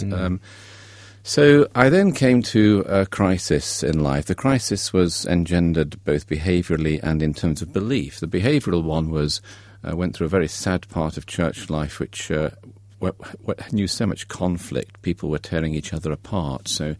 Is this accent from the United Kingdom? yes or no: yes; Derby, East Midlands, United Kingdom; I grew up in Derby, a grey industrial Midlands town, and really enjoyed my school days there.